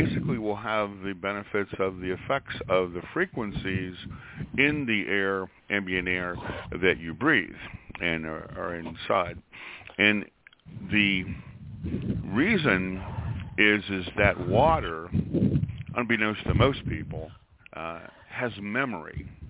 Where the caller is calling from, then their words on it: Ohio, United States; I'm calling from Ohio.